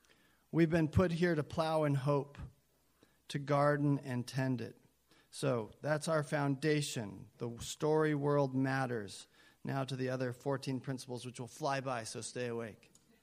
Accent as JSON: {"language": "English", "country": "Kenya", "tie": "born or raised there", "said": "I grew up in Kenya."}